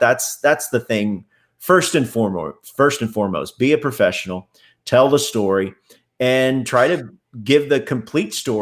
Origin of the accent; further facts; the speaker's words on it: Houston, Texas, United States; People know that, I grew up in Houston and yeah, I'm an Astros fan